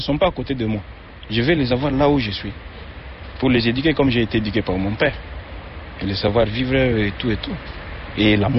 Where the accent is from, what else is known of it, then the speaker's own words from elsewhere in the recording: DR Congo; now in France; je suis originaire du Congo Kinshasa, donc la République démocratique du Congo.